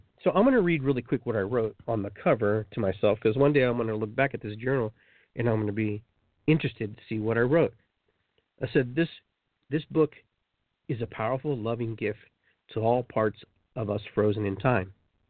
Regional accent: Peru; we grew up in Peru and we were near the beach

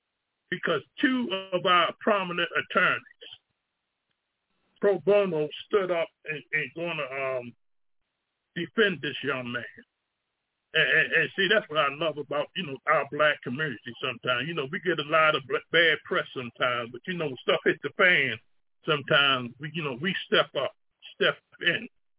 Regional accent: Baltimore, Maryland, United States; This week, you know, I'm from Baltimore, Maryland. I know some of us from all different parts of the country.

